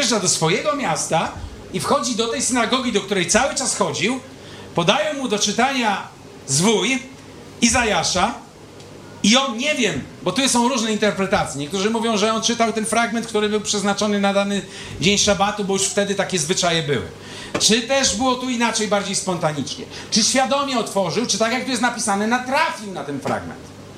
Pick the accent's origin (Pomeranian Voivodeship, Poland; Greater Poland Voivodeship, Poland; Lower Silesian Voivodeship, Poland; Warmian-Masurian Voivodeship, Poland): Warmian-Masurian Voivodeship, Poland; Elbląg; now in Warsaw, Poland; Jak z moją siostrą czasami się spotykamy, to moja siostra mieszka w Poznaniu, ja w Warszawie, wychowaliśmy się w Elblągu